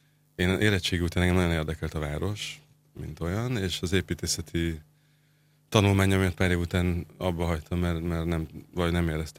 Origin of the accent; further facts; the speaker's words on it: Budapest, Hungary; két és fél éve közvetlenül a Klauzártértől egy sarokra lakom. Én ott is nőttem föl egy pár sarokra